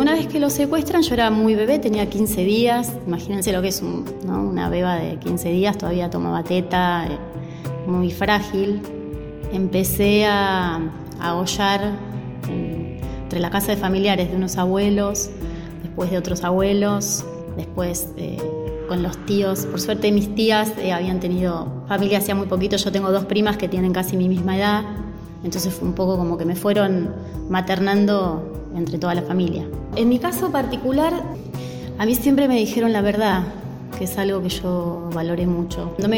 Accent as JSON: {"language": "Spanish", "town": "Castelar", "region": "Buenos Aires Province", "country": "Argentina", "tie": "born or raised there", "said": "Yo nací en Castelar, me crié en Castelar, mis viejos eran de Castelar"}